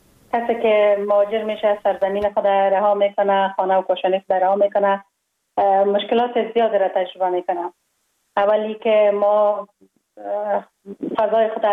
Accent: Kabul, Afghanistan; من خوشبختانه در یک خانواده روشن فکر به دنیا آمدم، در شهر کابل در محله کوتی سنگی تولد شدم.

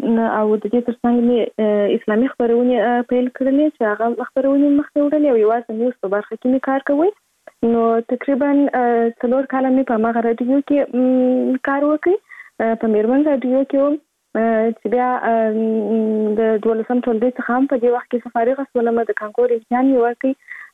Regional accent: Kandahar, Afghanistan; born there; زه په کندهار ولایت کې زیږیدلی یم، او اوس فعلا په کندهار ولایت کې اوسېږم.

